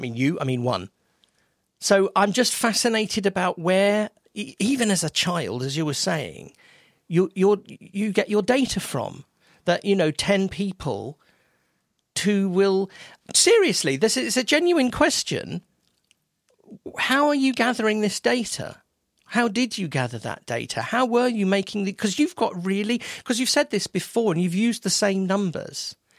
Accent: United Kingdom; We are we're in Western Europe. We are from the United Kingdom.

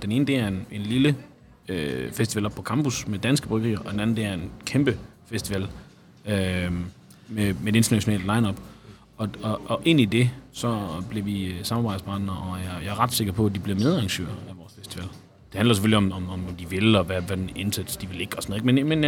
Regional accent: Grenaa, Central Denmark Region, Denmark; also born or lived in Aarhus; now in Kolding, Denmark; Simon er fra Herning, jeg er fra Grenaa, men vi har levet hele vores ungdomsliv i Aarhus. Vi studerede i Aarhus og været unge og voksne i Aarhus. Nu bor jeg jo i Kolding

